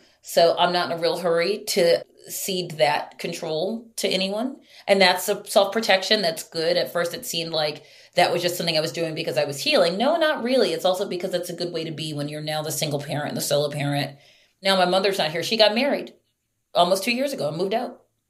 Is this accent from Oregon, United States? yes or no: no; Baltimore, Maryland, United States; And then I'm back in my hometown in Baltimore in a house that he has never seen.